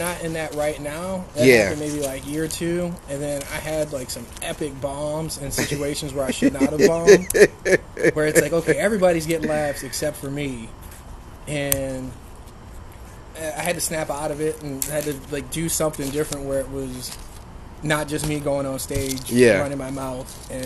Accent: New Orleans, Louisiana, United States; I grew up in the Desire Projects in New Orleans.

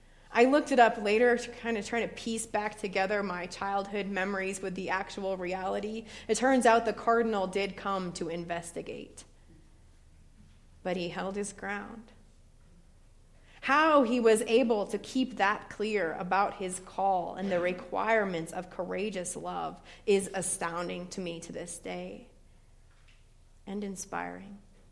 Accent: Port Angeles, Washington, United States; But if you know Washington State, and then I tell you that I grew up in Port Angeles, Washington, you'll know I grew up nowhere near Seattle. It was a small town about 2.5 hours outside of Seattle.

